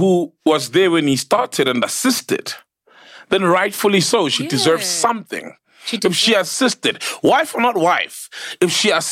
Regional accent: United States; this is my culture. I'm American, from America or whatever.

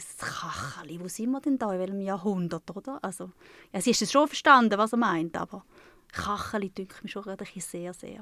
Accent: Thurgau, Switzerland; accent: Thurgau dialect; also born or lived in Zurich; Also ich habe den Thurgauer Dialekt aus Not heraus gelernt. Ich bin in Zürich zuerst aufgewachsen, bis ich 8 war. Und dann ist meine Mutter in die Ostschweiz zurückgezügelt, wo sie hergekommen ist. Also ich habe total Zürichdeutsch geredet

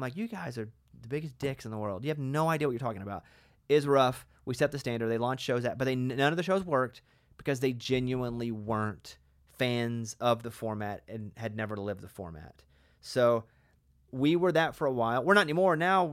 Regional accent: Arkansas, United States; accent: country; I grew up a hillbilly in Arkansas. Like, I was a trailer park kid in Arkansas. I wasn't a cowboy country, but I was rural, southern state, like, country accent.

